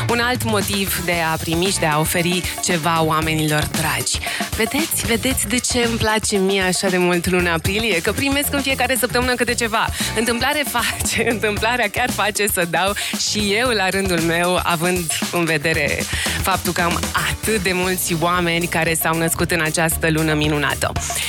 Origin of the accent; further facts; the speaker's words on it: Transylvania, Romania; Ei bine, eu sunt din Transilvania